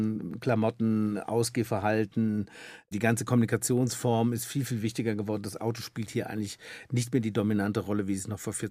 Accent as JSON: {"language": "German", "town": "Freudenberg", "region": "North Rhine-Westphalia", "country": "Germany", "tie": "born or raised there", "said": "ehrlich gesagt bin ich nur in Siegen geboren und ein paar Kilometerchen weiter in dem wunderschönen Ort Freudenberg. Name ist Programm, mitten in der schönsten oder einer der schönsten Naturgegenden im schönen Siegerland aufgewachsen."}